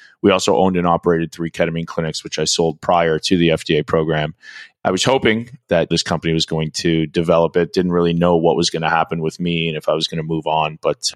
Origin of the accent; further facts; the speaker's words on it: King City, Ontario, Canada; I'm from King City, Ontario. So I grew up in Canada, a small farming town. And really, a lot of our community revolved around the rink.